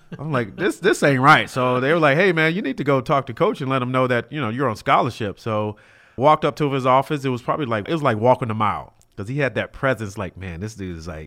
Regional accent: Los Angeles, California, United States; Like I said, I grew up in South Central LA, right down the street from USC.

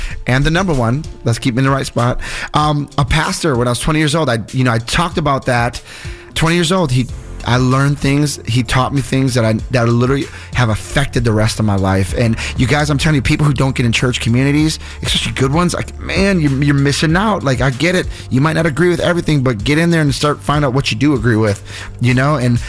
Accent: Milwaukee, Wisconsin, United States; Now, I'm from Milwaukee, where Harley is, you know, born and raised, so to speak.

